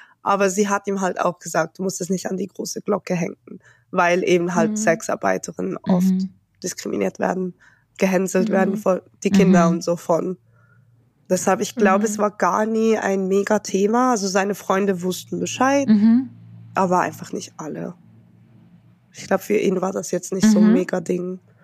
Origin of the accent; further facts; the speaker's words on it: Italy; ich bin halt Italiener und das ist voll okay.